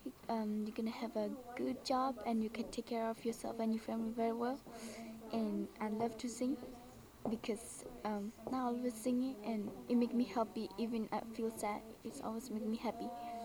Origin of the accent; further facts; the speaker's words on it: Thailand; I'm 50 years old. My birthday is on May 11th. I'm from Thailand, which is a really pretty place, and I love to live there.